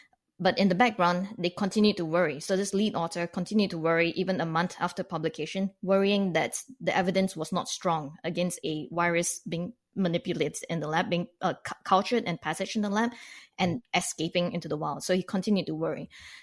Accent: Canada; This is totally bizarre to me as a non-American, as a Canadian looking in on this.

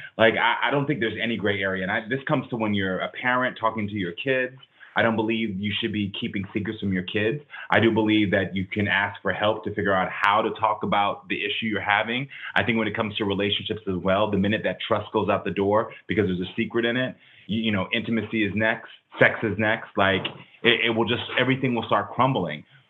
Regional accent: the South, United States; we were living in African-American communities, where I was raised in the South, that these different elements or communities were not going to fully accept me

